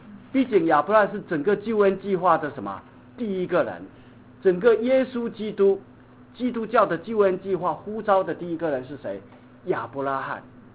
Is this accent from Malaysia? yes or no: no; China; 这边有没有跟我们中国人有点像？